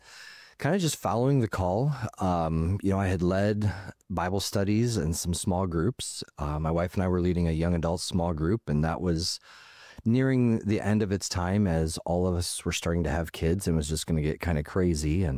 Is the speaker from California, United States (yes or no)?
no; Ohio, United States; So myself, I come from Ohio, and we moved here probably 8 years ago in the summer